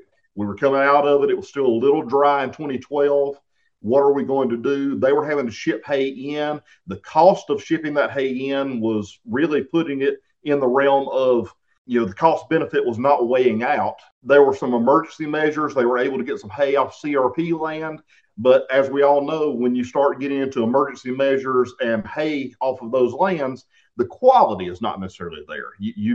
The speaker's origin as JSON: {"language": "English", "region": "Alabama", "country": "United States", "said": "So I'm originally from Alabama. Like you said … originally from Alabama."}